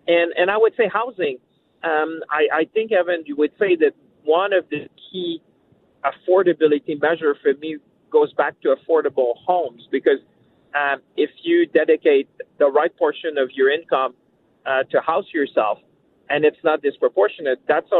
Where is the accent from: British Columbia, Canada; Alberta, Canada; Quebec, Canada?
Quebec, Canada; Shawinigan; Listen, I come from rural Canada. I come from Shawinigan.